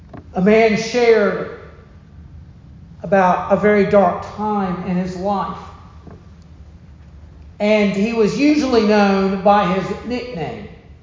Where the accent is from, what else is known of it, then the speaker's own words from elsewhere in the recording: the South, United States; I grew up in the South. It's cussing.